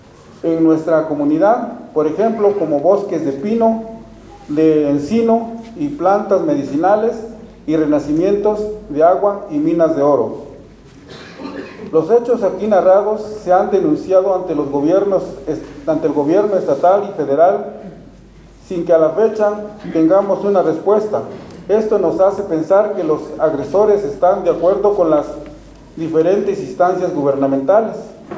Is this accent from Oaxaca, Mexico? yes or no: yes; San Pablo Cuatro Venados, Oaxaca, Mexico; cuando todo y cada uno de nosotros somos originarios de San Pablo, Cuatro Venados.